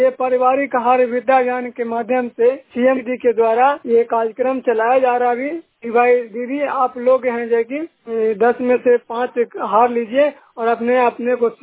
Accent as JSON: {"language": "Hindi", "region": "Bihar", "country": "India", "said": "और मैं थरथरी ब्लॉक से हूँ, जिला नालंदा।"}